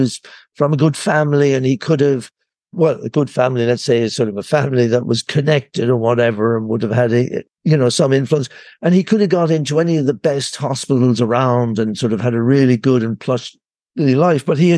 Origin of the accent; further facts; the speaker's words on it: Ireland; born there; I was born in Ireland